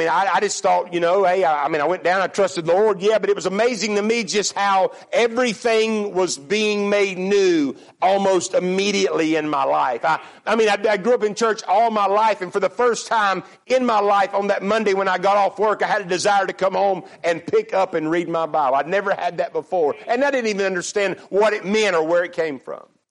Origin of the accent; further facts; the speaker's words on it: North Carolina, United States; I was born and raised in Randolph County, North Carolina.